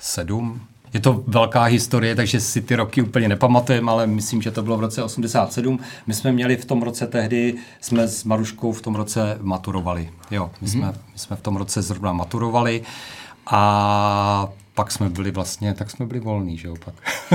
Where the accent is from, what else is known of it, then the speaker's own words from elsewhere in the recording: Moravia, Czechia; byli jsme tam z Moravy